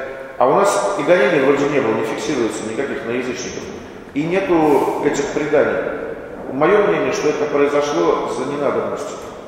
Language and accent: Russian; Tver, Tver Oblast, Russia; У нас в Твери, вот, карел же очень много живет, я из Твери сам.